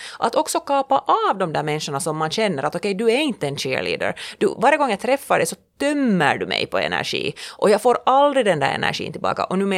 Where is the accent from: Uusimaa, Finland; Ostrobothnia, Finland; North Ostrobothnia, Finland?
Uusimaa, Finland; Porvoo; någonting som störde mig själv under min uppväxt i Borgå var det att den här finlandssvenska kretsen